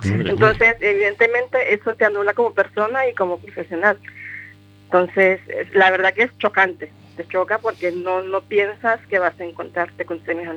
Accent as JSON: {"language": "Spanish", "country": "Honduras", "lives_now": "Spain", "said": "Vengo de Honduras"}